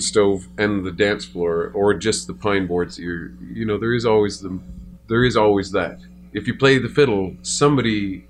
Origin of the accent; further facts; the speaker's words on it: Ontario, Canada; I come from Manitoulin Island and moved to the city